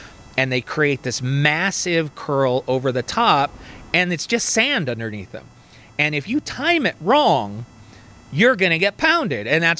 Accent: California, United States; like I grew up in California

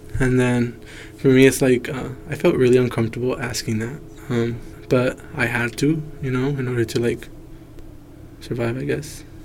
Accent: Compton, California, United States; also born or lived in Long Beach / Hesperia / Victorville / Altadena; I was born in Long Beach. Before foster care, I was living in Compton, like in the project.

